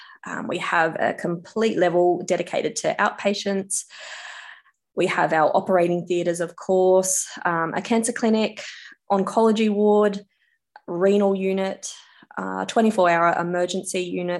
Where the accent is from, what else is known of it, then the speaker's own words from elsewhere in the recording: Queensland, Australia; now in Tamworth, Australia; No, I'm not a native of Tamworth. I'm actually from Queensland, a different state. So I moved to New South Wales about 11 years ago, and Tamworth has been my area where my husband and I will continue to live.